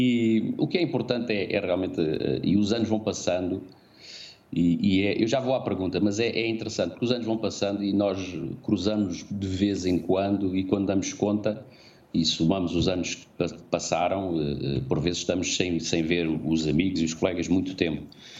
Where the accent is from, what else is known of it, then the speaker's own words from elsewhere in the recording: Mozambique; born there; neste caso Moçambique foi o país onde eu nasci, portanto para mim tem um significado especial